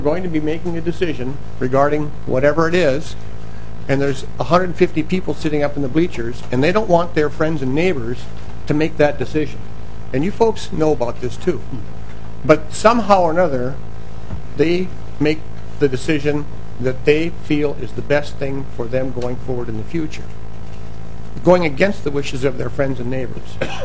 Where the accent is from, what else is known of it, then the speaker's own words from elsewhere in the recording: Fargo, North Dakota, United States; Representative Johnson, we grew up in Fargo.